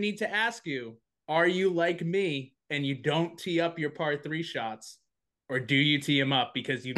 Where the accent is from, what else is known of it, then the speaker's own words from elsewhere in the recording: Massachusetts, United States; All of us are New England guys. You know, I'm from Southeastern Mass